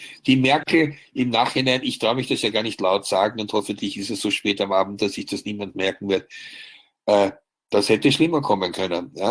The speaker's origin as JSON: {"language": "German", "region": "Vienna", "country": "Austria", "said": "ich komme ja in Wirklichkeit aus Wien"}